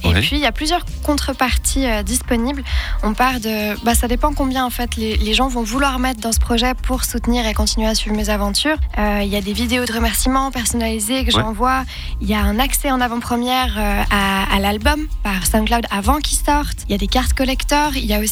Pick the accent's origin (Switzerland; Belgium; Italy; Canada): Switzerland; Villeneuve, Vaud; now in Vevey, Switzerland; je suis une artiste vaudoise. J'ai grandi à Villeneuve, maintenant j'habite à Vevey. Et je bosse à Lausanne, donc je suis vraiment sur la Riviera.